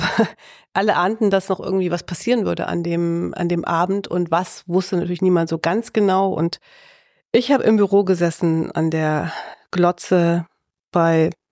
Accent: Erfurt, Thuringia, Germany; Richtig, das ist mein Wahlkreis, das ist meine Heimat.

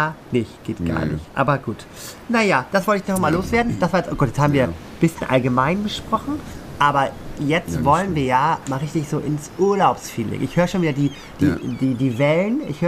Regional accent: Cuxhaven, Lower Saxony, Germany; Ich bin danach, geht es für mich direkt weiter in meine Heimat. Und die Heimat ist ja nun mal Cuxhaven, das ist die steife, stürmische Brise.

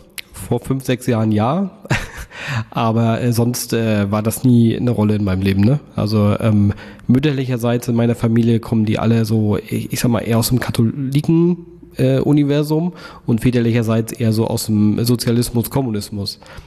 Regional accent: Rostock, Mecklenburg-Vorpommern, Germany; Also aufgewachsen bin ich hier in Rostock, Ich habe mal bis auf ein paar Jahre außerhalb von Rostock, also vor den Toren von Rostock, auch immer in Rostock gelebt.

